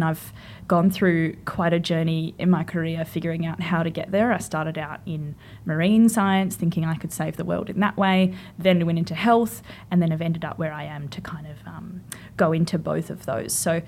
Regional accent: Albany, Western Australia, Australia; also born or lived in Wickham; So I grew up in a town on the south coast called Albany, which is on Manangnuma land, and also in a town on the north coast called Wickham, which is on Ngarluma land. But now I live in Melbourne

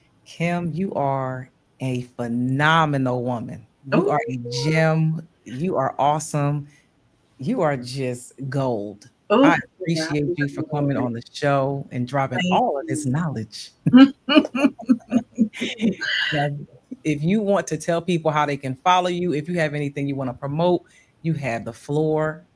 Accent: Bristol, Pennsylvania, United States; And I will see y'all on Saturday, August 23rd, my hometown, Bristol, Pennsylvania, at Marie Lowe Park in the terrace where I grew up.

